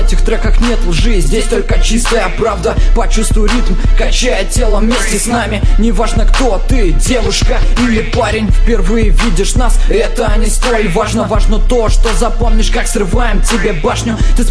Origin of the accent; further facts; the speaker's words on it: Russia; born there; И я рад, что я родился в России.